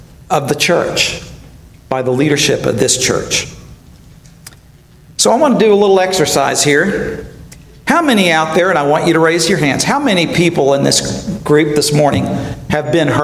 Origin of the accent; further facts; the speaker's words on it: Searcy, Arkansas, United States; the church where I grew up in Searcy, Arkansas